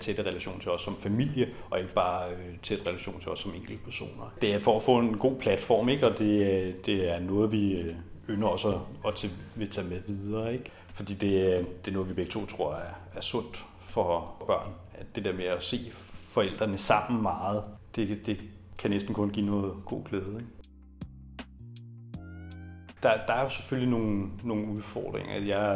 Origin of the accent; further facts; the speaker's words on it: Hvidovre, Capital Region of Denmark, Denmark; now in Hillerød, Denmark; Jeg kommer selv fra Hvidovre, så det er mig, der er tilpælen op og flyttet til det nordlige Sjælland i stedet for.